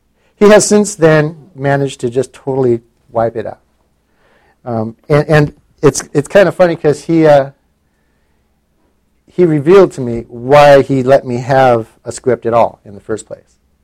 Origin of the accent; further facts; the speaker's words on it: Ketchikan, Alaska, United States; I'm from Ketchikan.